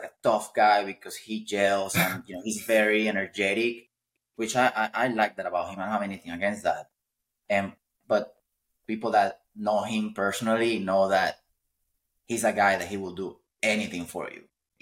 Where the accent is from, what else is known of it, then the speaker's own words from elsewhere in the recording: Venezuela; English is a second language; now in United States; Heck, I came from Venezuela.